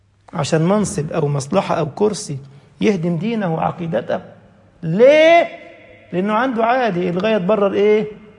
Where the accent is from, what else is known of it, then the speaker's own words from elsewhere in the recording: Egypt; كان بعضهم عندنا في مصر يقول لك تربية الشباب هتربوهم ازاي يا جماعة؟